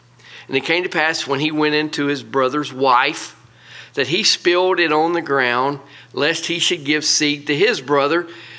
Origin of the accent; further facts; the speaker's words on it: Polk County, United States; You know, I'm just from Polk County.